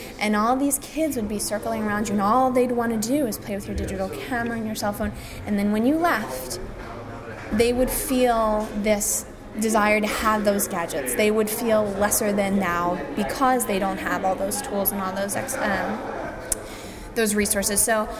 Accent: United States; I'm American born and bred. I love my American pizza and the bagels and the luxuries of being here.

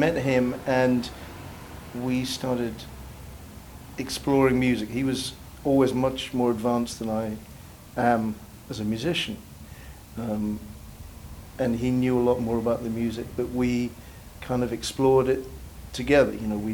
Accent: Kingston, Jamaica; now in London, United Kingdom; because I came from Kingston, you know, it's a big city.

